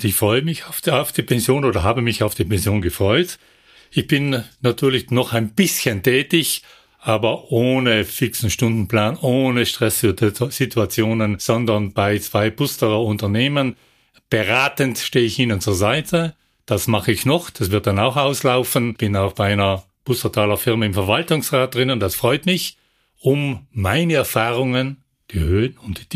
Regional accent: Klausen, Trentino-Alto Adige, Italy; Ja, es ist halt meine Heimatstadt.

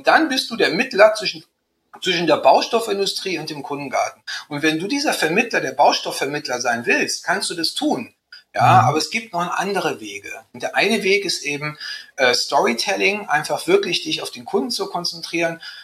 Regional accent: Rhineland, Germany; also ich bin ja Rheinländer

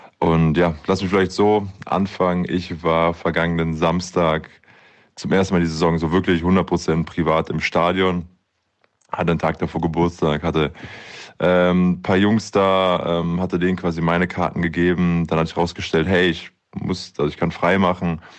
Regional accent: Aachen, North Rhine-Westphalia, Germany; als Aachener

